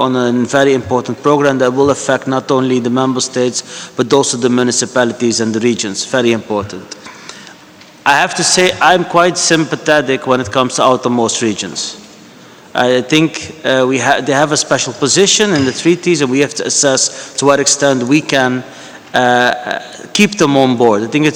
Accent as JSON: {"language": "English", "country": "Netherlands", "said": "I'm from the Netherlands."}